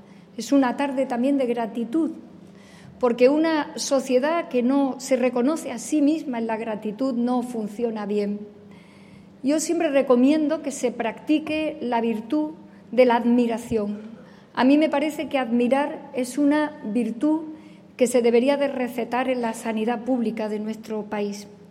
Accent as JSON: {"language": "Spanish", "town": "Córdoba", "region": "Andalusia", "country": "Spain", "said": "Yo, en el punto intermedio, que para eso soy cordobesa y me puedo ahorrar ese mal rato sevillano."}